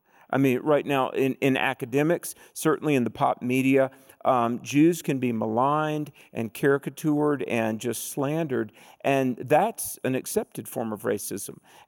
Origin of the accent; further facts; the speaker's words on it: the South, United States; Very, very sadly, I'm from the South. And I came to the Lord through